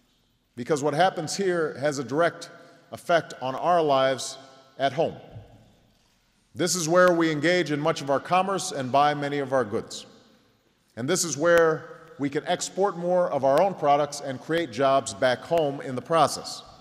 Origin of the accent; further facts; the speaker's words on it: Hawaii, United States; born there; also born or lived in Indonesia; I am an American president who was born in Hawaii and lived in Indonesia as a boy.